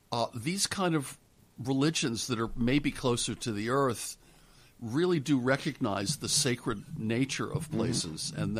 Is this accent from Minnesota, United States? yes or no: no; Auburn, New York, United States; born there; And I was born in Auburn, New York, which is in the Finger Lakes. It's at the northern end of Cayuga Lake, the five lakes that constitute the Finger Lakes.